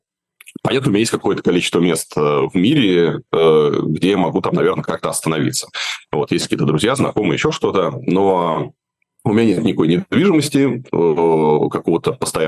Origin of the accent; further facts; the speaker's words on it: Moscow, Russia; я вырос в Тушино, я вырос в Северном Тушино. У меня там живут родители